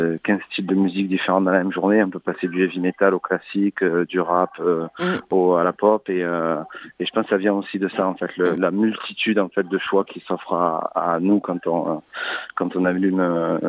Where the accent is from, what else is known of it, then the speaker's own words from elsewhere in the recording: France; je suis quand même français, c'est ma langue maternelle